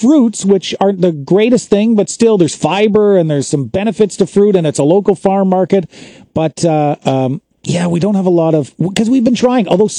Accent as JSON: {"language": "English", "town": "London", "region": "Ontario", "country": "Canada", "tie": "born or raised there", "said": "growing up in London, it's an island in the middle of farm country."}